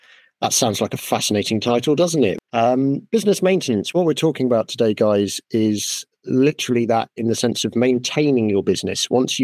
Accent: United Kingdom; I'm a woodworker from Great Britain.

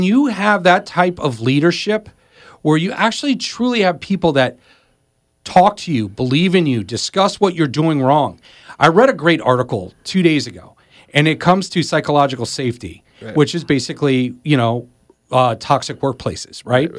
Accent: Florida, United States; Growing up in South Florida as a swimmer, I had elite coaching.

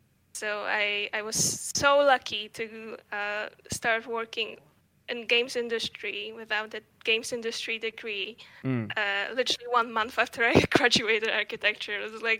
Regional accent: Poland; English is a second language; obviously I'm from Poland

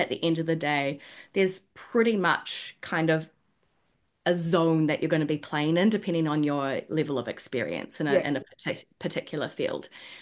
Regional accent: New Zealand; growing up in New Zealand that real take the piss culture as well.

